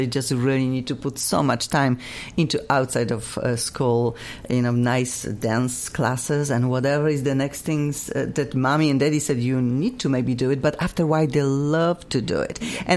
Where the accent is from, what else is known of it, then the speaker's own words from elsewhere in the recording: Poland; I'm from Poland, of course. I love to cook my Polish food.